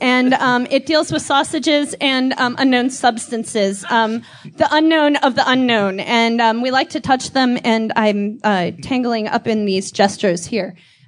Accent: Minneapolis, Minnesota, United States; I grew up in Minneapolis. This is where … of course, is from.

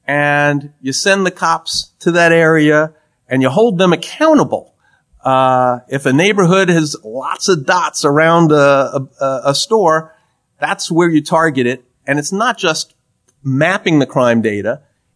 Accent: New York, United States; I'm from New York. I said to John, why don't we all live here?

